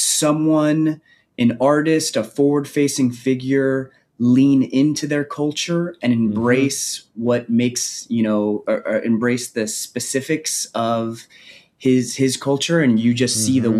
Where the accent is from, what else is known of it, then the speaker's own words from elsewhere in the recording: Los Angeles, California, United States; I saw so many kids in the neighborhoods that I grew up out here in Los Angeles that looked like me